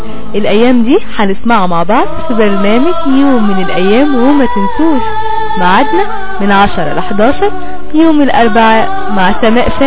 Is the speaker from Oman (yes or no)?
no; Egypt; طيب نرجع تاني لموضوعنا اللي بيتكلم عن مصر بلدنا